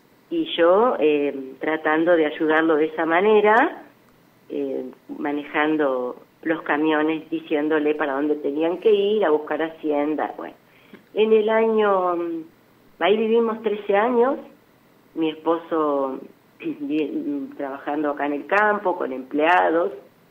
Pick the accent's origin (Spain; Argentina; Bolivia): Argentina; yo en realidad soy nativa de esta colonia, porque mi padre también fue un productor de acá, de esta zona, tiene un campo acá cerca de donde nosotros estamos. Yo me fui, a los 12 años, me fui a Colonia Barón a hacer mi secundaria.